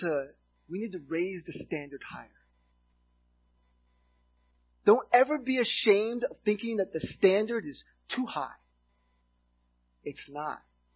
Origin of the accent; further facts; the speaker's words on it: Miami, Florida, United States; You see, growing up in the city, I grew up in Miami.